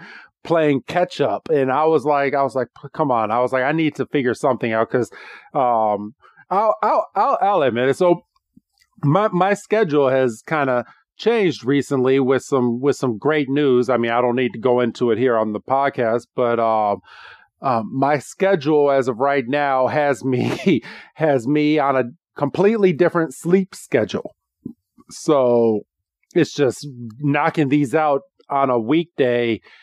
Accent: Illinois, United States; people that listen to us know we're from the Illinois area.

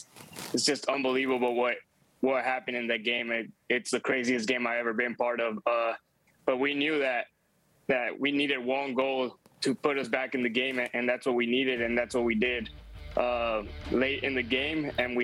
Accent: Mexico; I grew up in Mexico. My whole family is Mexican, and we just grew up watching La Selección.

